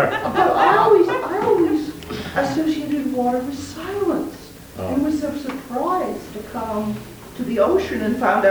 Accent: Indianapolis, Indiana, United States; My memories of water, because I grew up in Indianapolis, which was at the time the largest city in the world not on the navigable waterway

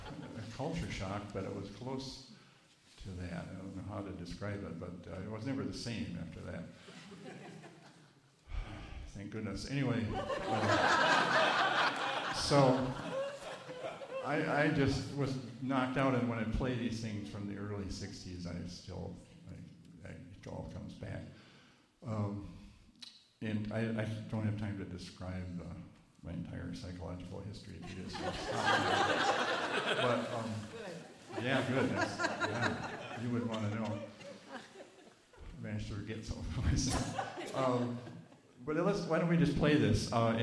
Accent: Minnesota, United States; I'm a Scandinavian from Minnesota, so everything was the opposite of anything I'd ever seen before.

